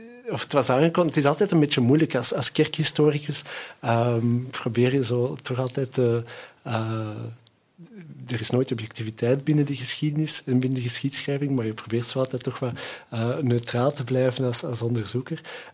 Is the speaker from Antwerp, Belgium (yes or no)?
yes; Wijnegem, Antwerp, Belgium; ik ben van Weinigem, ik zal het misschien even concreet maken. Ik ben van Weinigem in het Antwerpse.